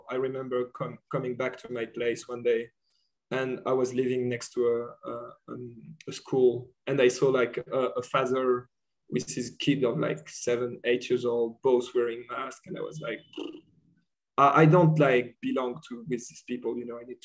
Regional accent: France; accent: French; English is a second language; Sorry for my French accent.

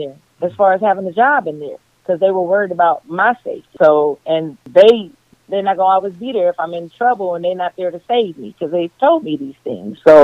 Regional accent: California, United States; Now, when I get to the institution, there's way more people because I'm from the Bay Area.

